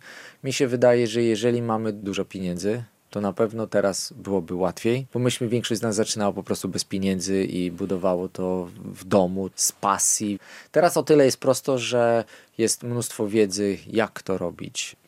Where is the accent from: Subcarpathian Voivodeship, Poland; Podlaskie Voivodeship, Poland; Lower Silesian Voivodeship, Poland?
Podlaskie Voivodeship, Poland; Białystok; Ja jestem rodowitym białostoczaninem. Moja żona jest również spod Białegostoku, tak więc całe życie spędziliśmy tutaj.